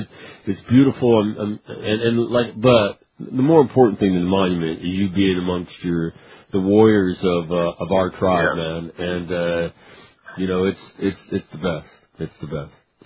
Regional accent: Sacramento, California, United States; born or raised there

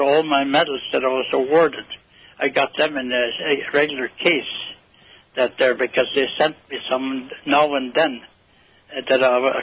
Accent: Hatton, United States; When my dad, we used to farm about 13 miles west of Hatton.

